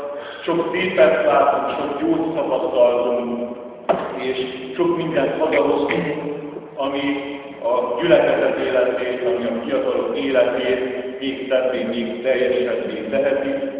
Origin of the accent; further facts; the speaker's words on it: Transylvania, Romania; először Erdélyi száz, utána a román és utána keresztjén, tehát mindig nekünk oda kell tenni azt, hogy magyarok vagyunk.